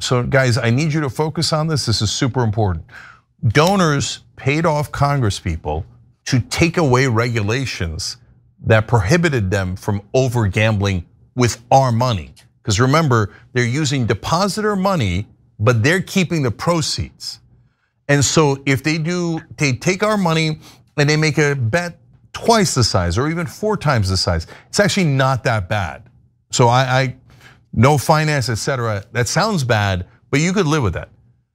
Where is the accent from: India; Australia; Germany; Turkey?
Turkey; now in United States; Look, I'm from Turkey originally, but I'm an American.